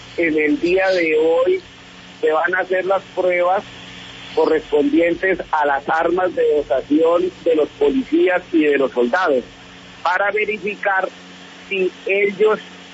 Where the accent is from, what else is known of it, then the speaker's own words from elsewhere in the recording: Colombia; como soldado, como colombiano y como persona que ya hace parte de esta jurisdicción porque llevo un tiempo muy prudencial.